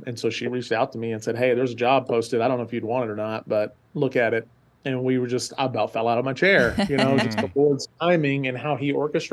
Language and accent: English; Tennessee, United States; now in Louisville, United States; So I live in Louisville, Kentucky. I've been here since 2004. I'm from Tennessee originally, moved to Louisville to work at the University of Louisville.